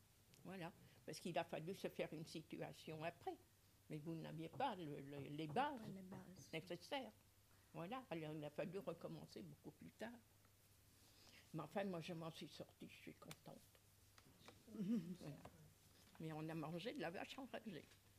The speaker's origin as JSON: {"language": "French", "region": "Nouvelle-Aquitaine", "country": "France", "tie": "born there", "said": "je suis née dans les Charentes"}